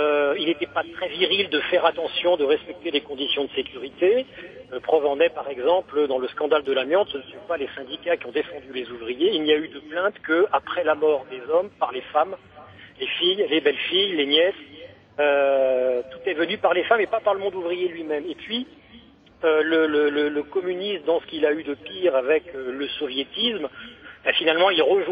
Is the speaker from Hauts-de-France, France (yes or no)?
yes; Hauts-de-France, France